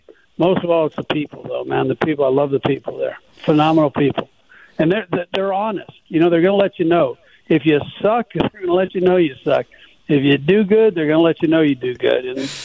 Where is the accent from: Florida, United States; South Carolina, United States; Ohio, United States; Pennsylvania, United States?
Pennsylvania, United States; Philadelphia; And I take a lot of pride in feeling like, you know, I'm part of Philadelphia, and I love that part, you know.